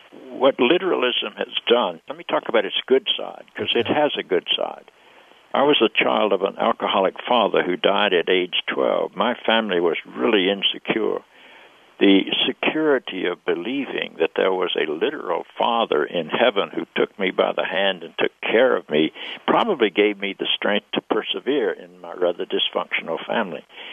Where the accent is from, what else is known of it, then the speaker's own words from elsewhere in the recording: the South, United States; Where I grew up in the South